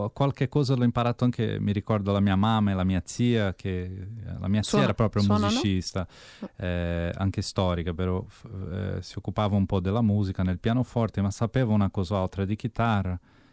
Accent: São Paulo, Brazil; Italian is a second language; now in Netherlands; Sono brasiliano di São Paulo, anche di origine italiana, e vivo in Olanda già da 11 anni.

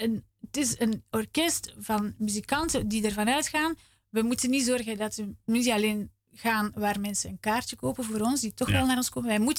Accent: Leuven, Flemish Brabant, Belgium; now in Zwolle, Netherlands; Dus ik kwam hier en het was in Zwolle.

